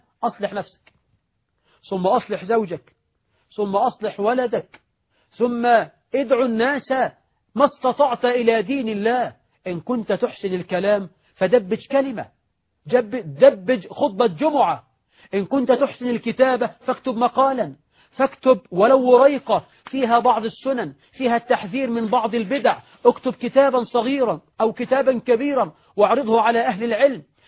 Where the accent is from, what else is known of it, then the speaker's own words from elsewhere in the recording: Egypt; اللهم اجعل بلدنا مصر آمنة مطمئنة